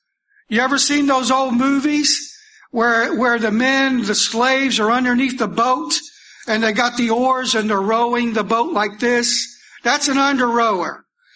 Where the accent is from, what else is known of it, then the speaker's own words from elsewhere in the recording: Kentucky, United States; You know, I grew up near Fort Knox, and you could always tell a soldier, they were different.